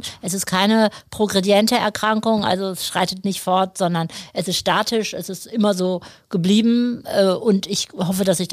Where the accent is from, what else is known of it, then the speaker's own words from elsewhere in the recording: Lower Saxony, Germany; Ich komme aus der Nähe von Lüneburg. Ich bin in einem kleinen Ort aufgewachsen, in dem sehr, sehr viel Dynamik herrscht, obwohl es ein ganz so kleiner Ort ist. Ich bin als viertes Kind von vier Kindern groß geworden.